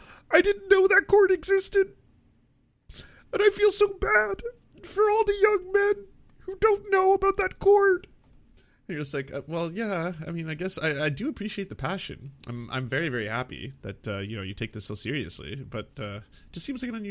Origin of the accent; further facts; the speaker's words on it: Canada; as a Canadian myself